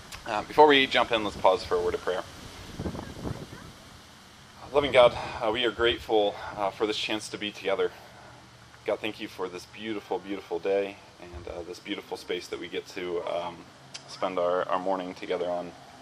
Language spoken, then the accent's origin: English; Indiana, United States; now in South Carolina, United States; Epicenter of Southern culture, I should say, which was a big shock for me growing up in Northern Indiana.